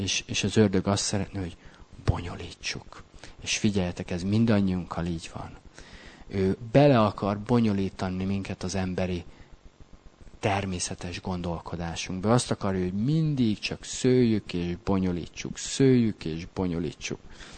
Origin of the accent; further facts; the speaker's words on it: Hungary; Mert azok vagyunk, magyarok vagyunk.